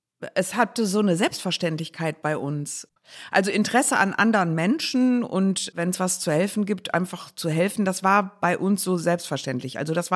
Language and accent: German; Düsseldorf, North Rhine-Westphalia, Germany; ich bin Düsseldorferin, ja. Richtig. Oberbilk, Friedrichstadt, das ist so richtig, richtig Zentrum.